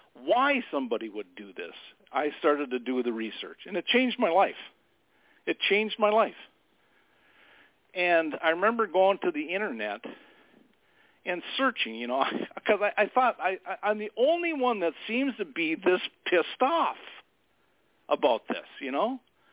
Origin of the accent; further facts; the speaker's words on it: Minnesota, United States; I mean, I was from Minnesota.